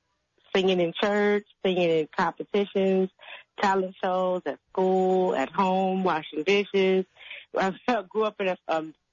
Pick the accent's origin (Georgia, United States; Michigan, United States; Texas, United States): Michigan, United States; Detroit; Detroit, Michigan.